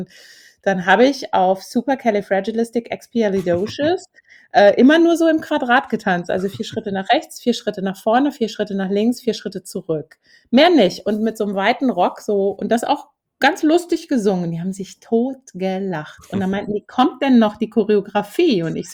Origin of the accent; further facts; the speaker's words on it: Hümme, Hesse, Germany; Ich bin ja in den Kasseler Bergen in Hümme aufgewachsen, auf dem Bauernhof, sehr weit ab auch vom Dorf.